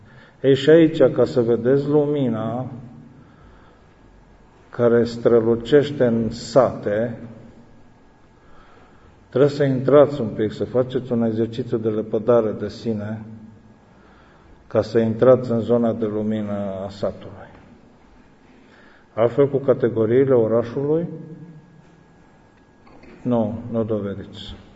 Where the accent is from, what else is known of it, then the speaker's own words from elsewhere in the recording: Romania; now in France; Adică toată România așa o văd după ce vin din Franța, ca fiind împărtășanie. Și chiar simt harul cum vine din orice coceabă și din asfalt și din pom și din pământ și din aer și din tot. Har peste har. Asta e țara noastră.